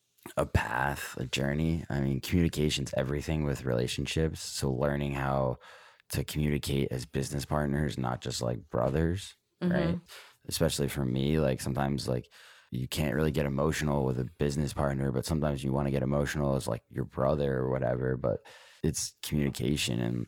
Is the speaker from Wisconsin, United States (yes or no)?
no; Philadelphia, Pennsylvania, United States; Philadelphia.